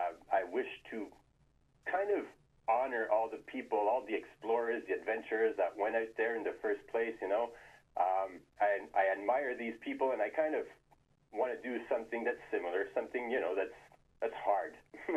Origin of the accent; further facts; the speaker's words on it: Quebec, Canada; also born or lived in Montreal; now in Saguenay, Canada; I'm from Quebec, but I lived a few years in Montreal and all around Quebec, yeah.